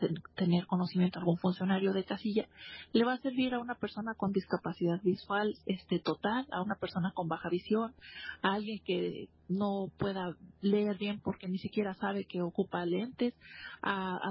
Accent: Durango, Mexico; yo, que soy de Durango Capital

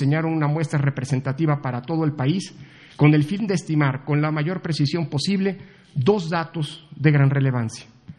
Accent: Mexico; Como mexicanas y mexicanos, todas y todos

